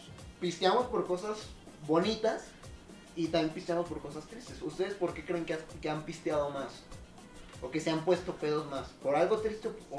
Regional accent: Mexico; Para nosotros como sociedad mexicana, cualquier puta excusa es buena para pistear.

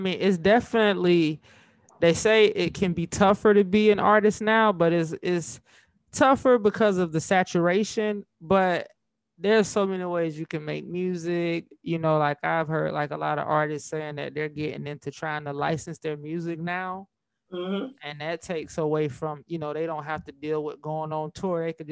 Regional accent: Florida, United States; Now, I'm from Florida. So yeah. I was, you know I was familiar with quite a few records.

